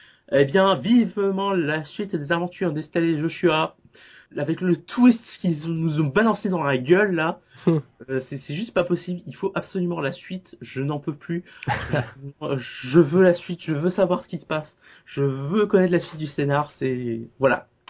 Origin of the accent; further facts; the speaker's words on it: Paris, Île-de-France, France; je suis parisien, donc je suis chauvin